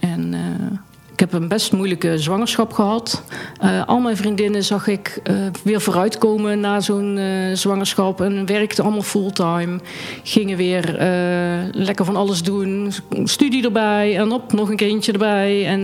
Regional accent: Eindhoven, North Brabant, Netherlands; ik kom uit Eindhoven. Ik ben 52 jaar

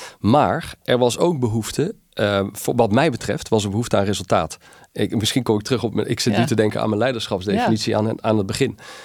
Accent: Netherlands; Dus ik vind het jammer, want ik ben Nederlander.

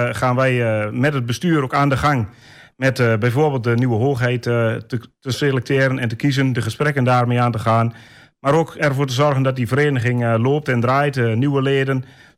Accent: Bornerbroek, Overijssel, Netherlands; geboren en getogen in Bonnebroek.

